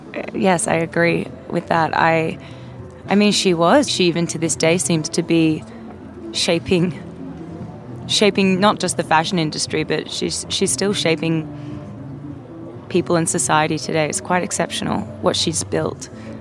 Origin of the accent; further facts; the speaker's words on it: Australia; I come from Australia.